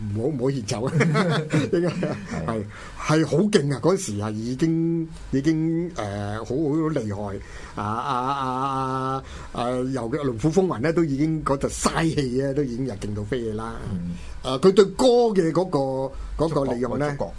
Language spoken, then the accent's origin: Cantonese; Hong Kong; 係我哋香港人咧就最有呢種嘢